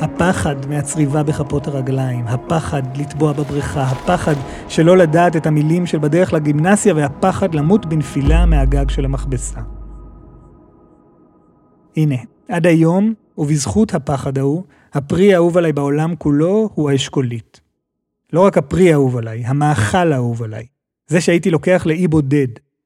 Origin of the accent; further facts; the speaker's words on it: Haifa, Haifa District, Israel; נולדתי וגדלתי על הר הכרמל בחיפה